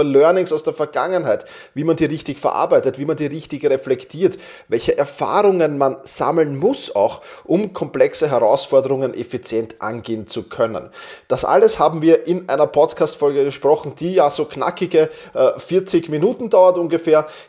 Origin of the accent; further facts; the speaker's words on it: Vienna, Austria; wie man es an den ersten Worten wahrscheinlich schon hört, ich komme aus Wien.